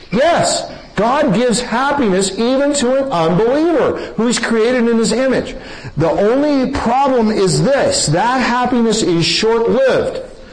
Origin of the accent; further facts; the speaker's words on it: Portland, Oregon, United States; I'm from Portland, some of you are from the Seattle area, and you know what we're talking about.